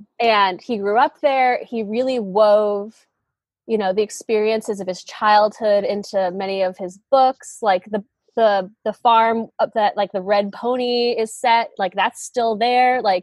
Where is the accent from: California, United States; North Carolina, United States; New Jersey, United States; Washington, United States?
California, United States; I'm from the California Bay Area.